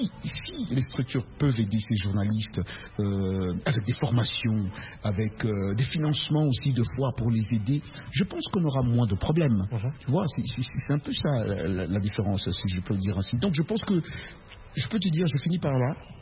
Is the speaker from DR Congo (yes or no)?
yes; DR Congo; quand un Américain te demande, tu es d'où? Tu dis, je suis du Congo.